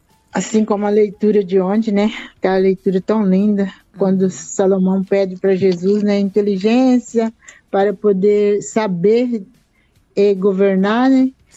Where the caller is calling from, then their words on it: Nova Brasilândia, Rondônia, Brazil; Sou de Nova Brasilândia.